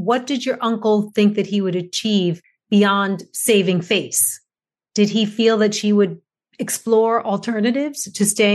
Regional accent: United States; although I'm American, I'm going to try not to judge.

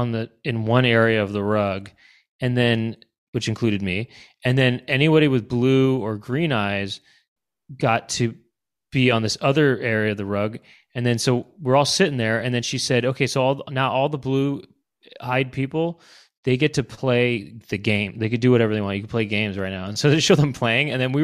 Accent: Los Angeles, California, United States; where I grew up in Los Angeles, they, in elementary school, they did do that, even starting in kindergarten.

